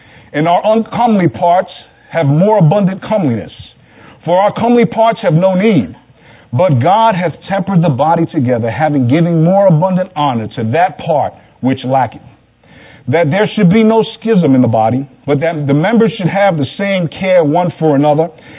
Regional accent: Brooklyn, New York, United States; I grew up in Brooklyn across the street from the projects, you know.

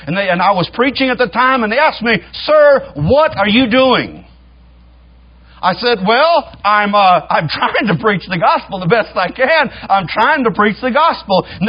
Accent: Texas, United States; I said, "Well, I'm from Texas. I guess that's part of America. We're our own country down there, but yeah, I'm from Texas."

